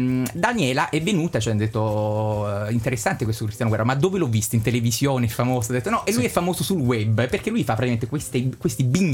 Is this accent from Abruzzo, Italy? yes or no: yes; Abruzzo, Italy; io sono abruzzese e noi abruzzesi abbiamo un difetto congenico di pronuncia di fondo.